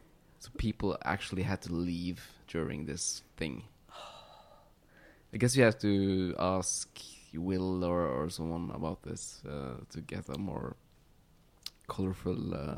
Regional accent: Norway; English is a second language; And this hasn't so much to do with that we are from Norway, I guess

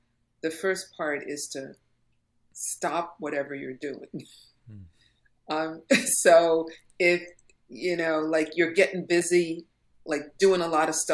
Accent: Brooklyn, New York, United States; So anger is like, I was growing up in Brooklyn. What can I say?

